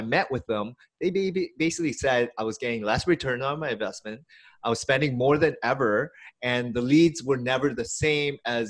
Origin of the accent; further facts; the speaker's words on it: Hamilton, Ontario, Canada; now in Richmond Hill, Canada; I'm a little bit north in Richmond Hill, but I still consider myself a Torontonian. However, I was born and raised in Hamilton, so an hour away from Toronto.